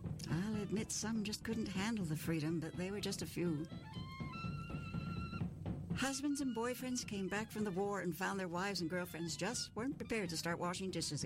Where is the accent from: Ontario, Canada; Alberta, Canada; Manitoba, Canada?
Manitoba, Canada; Dauphin; In 1936, I came to Winnipeg from Dauphin, just out of high school.